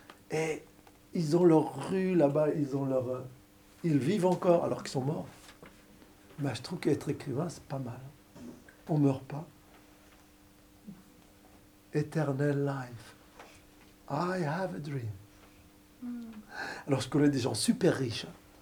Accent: Lyon, Auvergne-Rhône-Alpes, France; dans mon enfance à Lyon, où je naquis

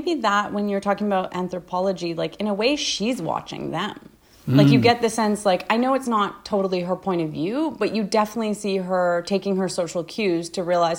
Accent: Ontario, Canada; I didn't grow up in the, you know, north end of Paris, but I grew up in Northern Ontario.

